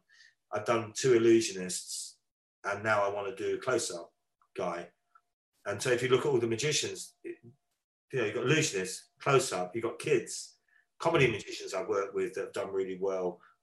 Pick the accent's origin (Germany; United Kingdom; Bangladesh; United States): United Kingdom; because we're British, we have a break on